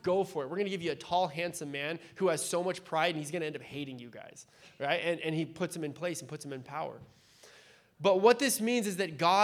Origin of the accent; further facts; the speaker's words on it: Point Loma, California, United States; I grew up in Point Loma. If you guys know Point Loma, it's not, like, a rough place to grow up.